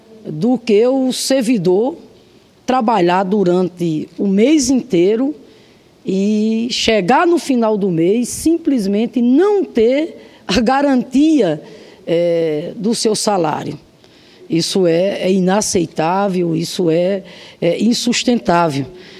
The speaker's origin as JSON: {"language": "Portuguese", "region": "Rio Grande do Norte", "country": "Brazil", "said": "lá do meu estado, o Rio Grande do Norte"}